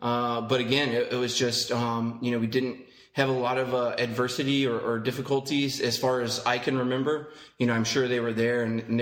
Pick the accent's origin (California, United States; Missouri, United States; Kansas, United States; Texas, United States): Texas, United States; And, you know, we grew up predominantly in Texas. So football is akin to religion in those parts.